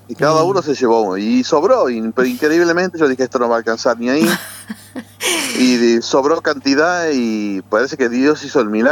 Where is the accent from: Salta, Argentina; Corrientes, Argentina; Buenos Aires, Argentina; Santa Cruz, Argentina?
Buenos Aires, Argentina; now in Misiones, Argentina; No soy misionero, soy bonaerense.